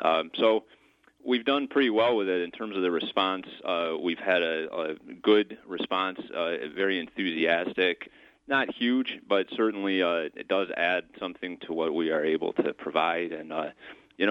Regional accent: Grayling, Michigan, United States; Well, I was born and raised in Grayling, and I still spend a significant part of the year there.

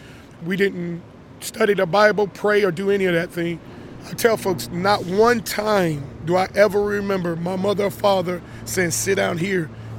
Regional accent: Washington, District of Columbia, United States; born there; now in Charlotte, United States; 47 years old. I was born in Washington, D.C., and Charlotte's my home, basically.

